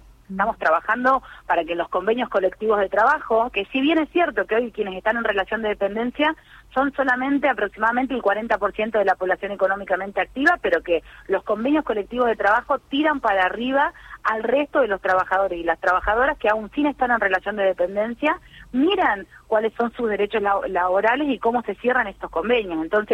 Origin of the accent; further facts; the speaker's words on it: Salta, Argentina; yo vengo de Salta, ¿no? O sea, mi provincia, desde donde vengo antes de ser parte de este equipo de gobierno, es Salta.